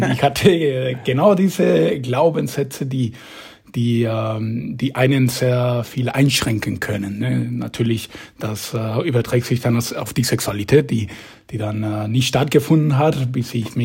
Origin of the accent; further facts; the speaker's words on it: Mexico; German is a second language; now in Germany; Also ich bin in Mexiko aufgewachsen und da gibt es Katholizismus.